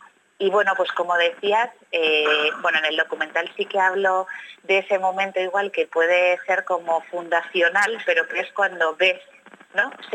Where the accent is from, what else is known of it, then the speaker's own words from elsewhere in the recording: Hondarribia, Basque Country, Spain; del poder decir yo soy de Hondarribi, ¿no?